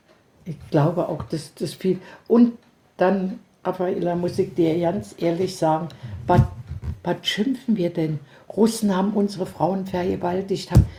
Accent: Berlin, Germany; Kaiserdamm bei uns in Charlottenburg.

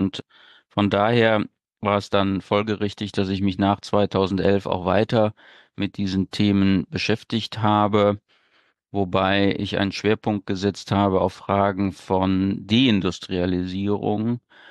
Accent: North Rhine-Westphalia, Germany; Ich bin im Rheinland geboren und aufgewachsen, zur Schule gegangen, habe dann Zivildienst gemacht im Sauerland und bin dann an die Universität zu Köln gegangen

